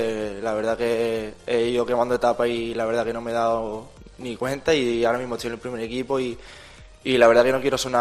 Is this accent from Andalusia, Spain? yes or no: yes; Málaga, Andalusia, Spain; siendo malaguista y malagueño como soy yo.